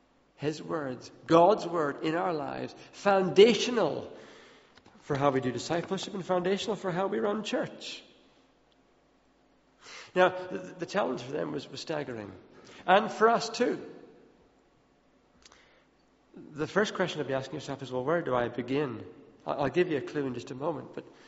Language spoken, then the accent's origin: English; Ethiopia; I grew up in Ethiopia.